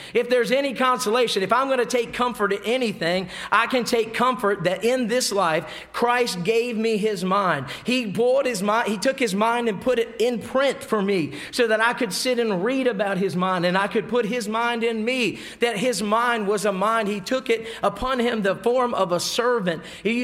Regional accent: United States; I mean, as an American, what am I going to die for? I thank God for the piece of dirt that I was born on.

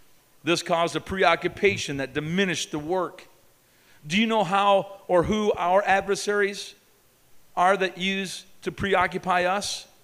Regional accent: Canada; Okay, I'm from Canada, so just remember that, okay?

